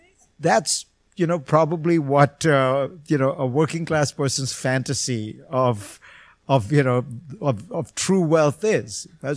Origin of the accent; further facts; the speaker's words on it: India; I grew up in India, so I know it well